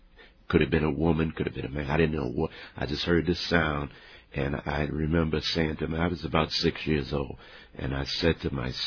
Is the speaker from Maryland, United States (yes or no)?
yes; Baltimore, Maryland, United States; born there; Oh, I was in Baltimore. Yeah, I was born in Baltimore.